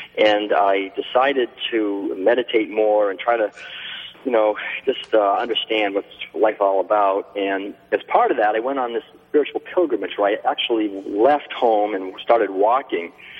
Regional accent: New England, United States; growing up I grew up in New England, actually, in the 1950s and early 60s.

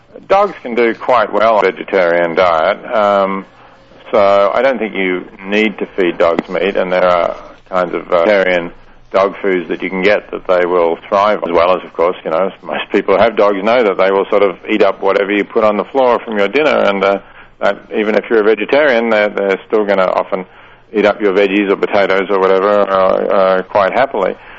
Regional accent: Victoria, Australia; I mean, I'm from Australia. In fact, I'm from the other Victoria, the state of Victoria.

